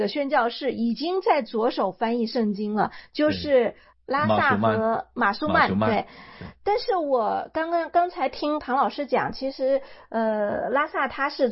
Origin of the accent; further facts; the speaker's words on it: Sichuan, China; 我是四川人啊，我就在尝试用这个四川话去念它